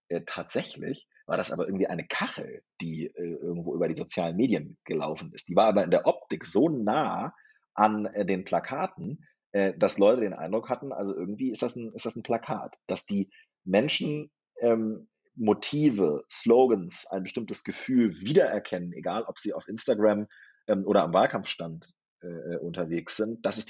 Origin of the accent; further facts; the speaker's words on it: Lower Saxony, Germany; ich war 13 und ich bin auf dem Dorf aufgewachsen in Niedersachsen.